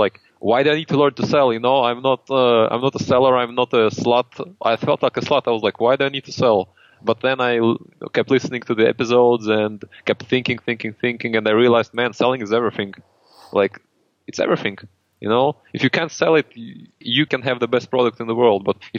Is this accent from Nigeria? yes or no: no; Russia; English is a second language; I speak really good English and really good German and Russian too, because I'm from Russia. So English is not my mother tongue.